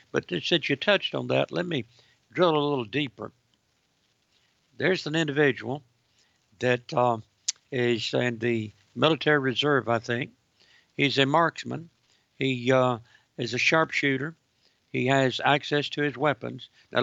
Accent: Georgia, United States; in the state of Georgia, your home state, my home state

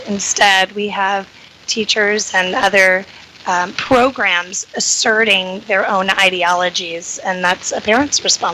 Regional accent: Mandarin, Florida, United States; I grew up in Mandarin. My parents raised me pretty conservatively. I went to UNF. I went to our local schools here.

